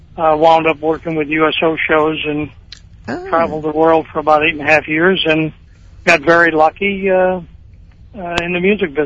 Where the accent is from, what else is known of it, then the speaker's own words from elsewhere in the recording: Buffalo, New York, United States; I'm from Buffalo, New York originally.